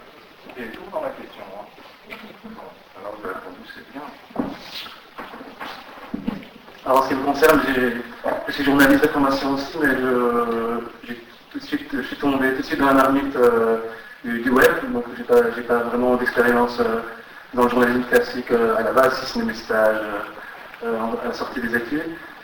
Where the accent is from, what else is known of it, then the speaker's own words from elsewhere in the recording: Belgium; de chez nous en Belgique aussi